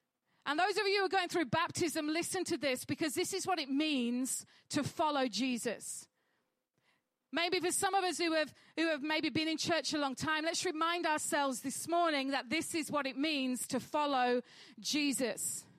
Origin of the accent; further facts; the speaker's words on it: Halifax, Yorkshire and the Humber, United Kingdom; I was brought up in Halifax in West Yorkshire, which is quite hilly.